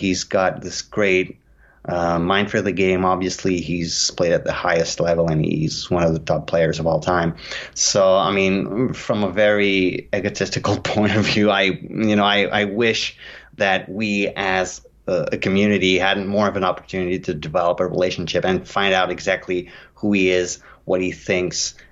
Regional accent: Saguenay, Quebec, Canada; that particular area where I grew up in Saguenay, which didn't even have a railway access before the 1910s. So you could only get there by boat.

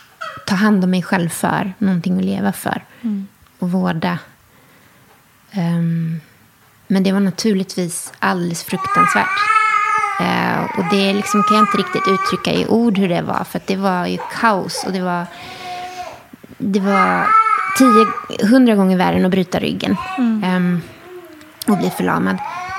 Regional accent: Skåne, Sweden; och till Österlen där jag är uppvuxen.

